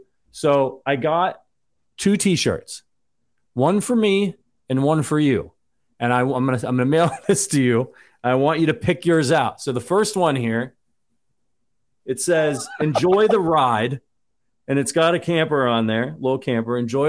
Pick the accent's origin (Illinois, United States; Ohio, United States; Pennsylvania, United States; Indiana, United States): Ohio, United States; You know, I'm from Northeast Ohio, you're from New York, and yes, we drive home a lot.